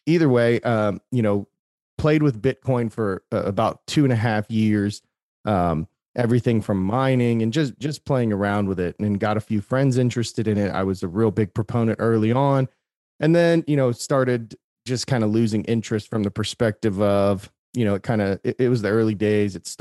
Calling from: Dallas, Texas, United States; Calling from Dallas, Texas, here in the US.

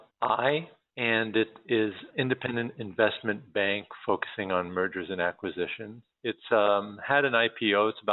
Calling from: Los Angeles, California, United States; I'm calling from Los Angeles.

